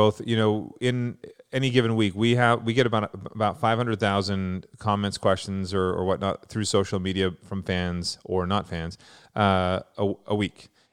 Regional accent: Vancouver, British Columbia, Canada; I grew up in Vancouver as well.

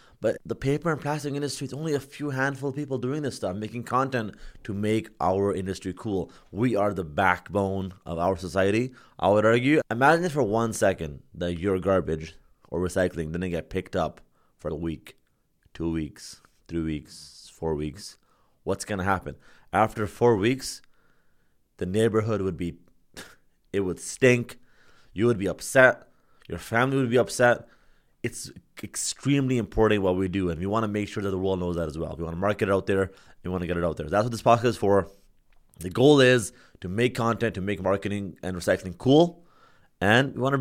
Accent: Pakistan; English is a second language; So I'm from Pakistan. And in Pakistan, something that's really unique is that if you go to any food vendors or food stands

